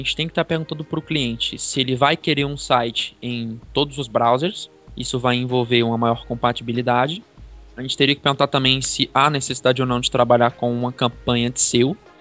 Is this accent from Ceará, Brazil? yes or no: yes; Juazeiro do Norte, Ceará, Brazil; now in Pernambuco, Brazil; Moro no Pernambuco, mas sou natural de Juazeiro do Norte, Ceará.